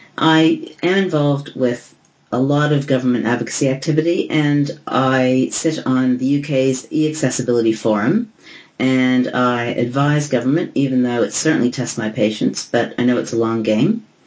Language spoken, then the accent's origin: English; Toronto, Ontario, Canada; now in London, United Kingdom; I live in London, England, with my beautiful husband and son, but I'm originally from Toronto.